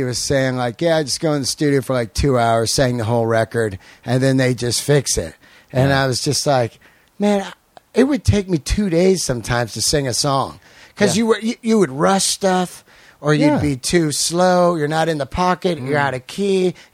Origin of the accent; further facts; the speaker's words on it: California, United States; Now, I grew up in the Bay Area, which was the thrash mecca.